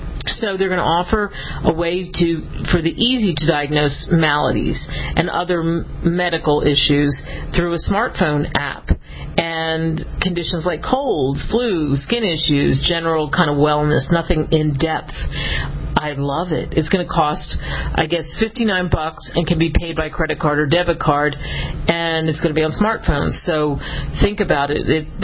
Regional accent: Pennsylvania, United States; I grew up in the Northeast in a big city, but a historic city outside of Philadelphia.

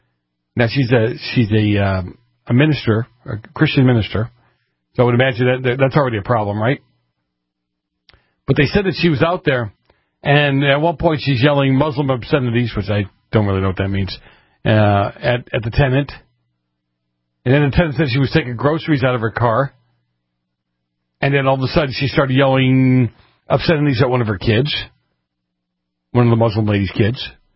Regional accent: Massachusetts, United States; this is my home state of Massachusetts, and they've never, I don't remember them being this whacked as a kid

